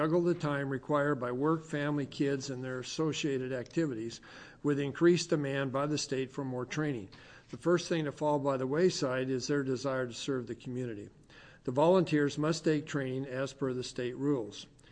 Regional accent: Athena, Oregon, United States; including my hometown of Athena, where I live.

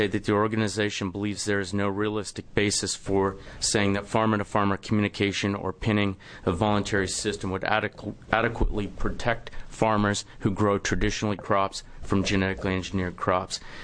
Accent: Oregon, United States; I'm a farmer from Southern Oregon, and I'm here because I support HB 4122.

